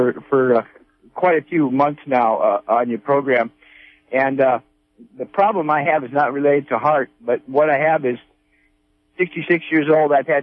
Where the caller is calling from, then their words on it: Piercy, California, United States; also born or lived in Humboldt County; Yes, I'm from Piercy, from Mendocino County.